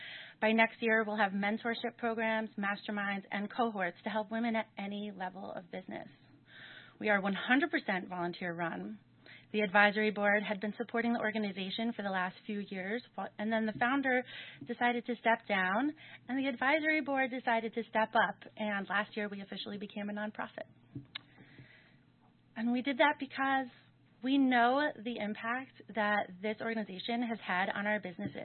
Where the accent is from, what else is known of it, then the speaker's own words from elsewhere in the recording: New Paltz, New York, United States; I grew up right here. I grew up in New Paltz. I started my own business here because I saw a need in the community.